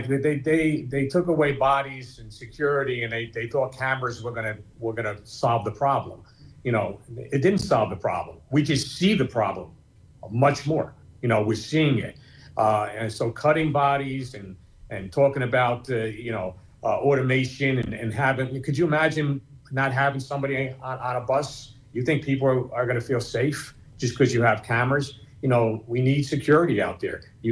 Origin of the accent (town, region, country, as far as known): Newark, New Jersey, United States; born or raised there